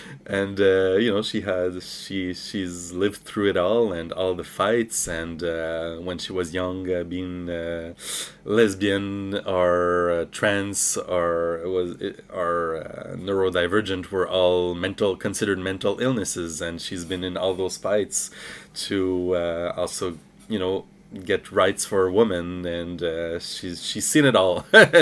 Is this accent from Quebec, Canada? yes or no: yes; Montreal, Quebec, Canada; I come from Montreal or Jujage